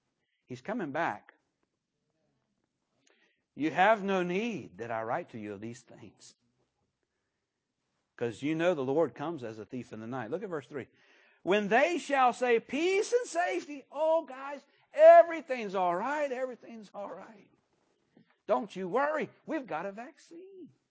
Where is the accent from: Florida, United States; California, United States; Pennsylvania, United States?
Florida, United States; Pahokee; Brother Sam, I'm from Pahokee, and so anything that just needs to come down to simple terms, we just take it back to Pahokee translation